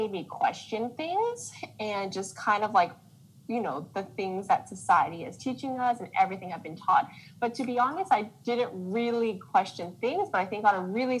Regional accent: Irvine, California, United States; I just felt like a reject going there because I was from Irvine.

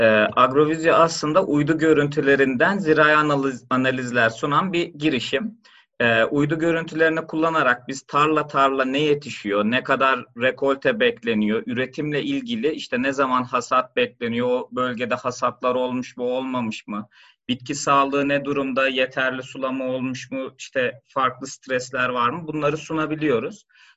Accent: İzmir, Turkey; also born or lived in Ankara; İzmir'de doğduğumdan başlıyorum. İzmirliyim. Gurur duyduğum özelliklerden bir tanesi.

